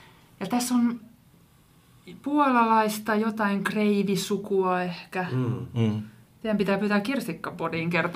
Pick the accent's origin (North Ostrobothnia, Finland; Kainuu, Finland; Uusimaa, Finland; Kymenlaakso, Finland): Kymenlaakso, Finland; Kotka; Siis mä tuun Kotkasta, missä ei hirveästi ollut esimerkkejä alttoviulisteista.